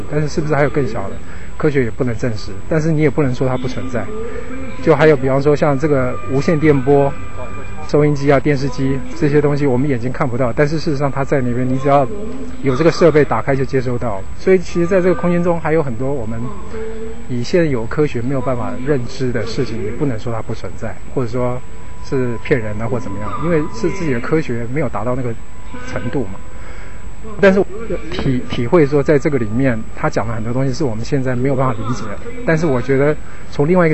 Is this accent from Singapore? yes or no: no; China